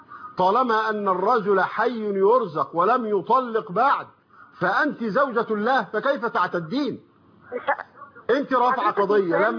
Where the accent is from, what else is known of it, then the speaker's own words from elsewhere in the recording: Egypt; عندنا في مصر